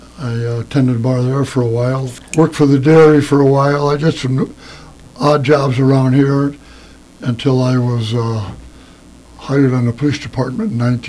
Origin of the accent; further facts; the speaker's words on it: St. Paul, Minnesota, United States; No, I was born and raised in St. Paul, west side on the levee. That's where most of my relation started out